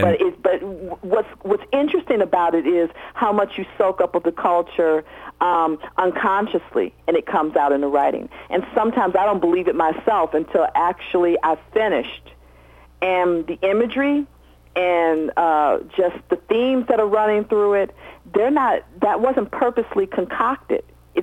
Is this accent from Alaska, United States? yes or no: no; Chicago, Illinois, United States; now in Europe; it totally comes from growing up in Chicago and riding the L.